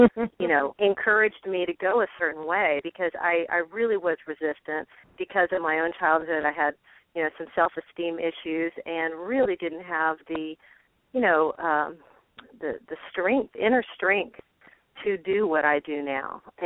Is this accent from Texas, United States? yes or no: yes; San Antonio, Texas, United States; born there; I was born in San Antonio, Texas, my cultural home, and so I would be hearing country music and pop music, and I would also be hearing music from across the border.